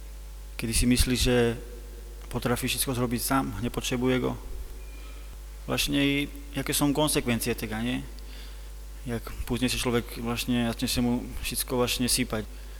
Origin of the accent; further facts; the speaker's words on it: Slovakia; Polish is a second language; jestem ze Słowacji.